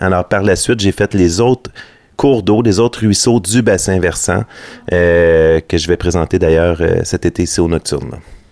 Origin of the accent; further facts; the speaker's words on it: Cowansville, Quebec, Canada; je suis résident de Cowansville depuis toujours